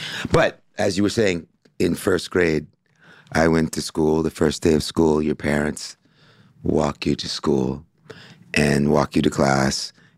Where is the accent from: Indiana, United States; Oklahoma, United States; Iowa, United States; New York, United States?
New York, United States; Brooklyn; born there; I was born in Bedford-Stuyvesant, Brooklyn, mm-hmm. New York.